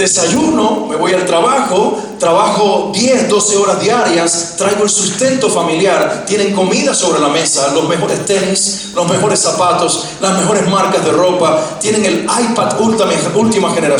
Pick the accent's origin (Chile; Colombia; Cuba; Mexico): Cuba; accent: Cuban; soy cubano. Yo creo que ya el acento me delató, ¿no? Soy cubano, bueno, me arrepentí algunos años de ser cubano, no es cierto. Pero sí, soy del Caribe y por eso hablo de esta manera.